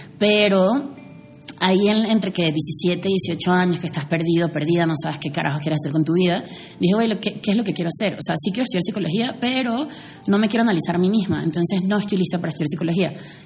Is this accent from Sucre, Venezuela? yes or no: no; Caracas, Capital District, Venezuela; A ver, yo primero soy venezolana, soy de Caracas.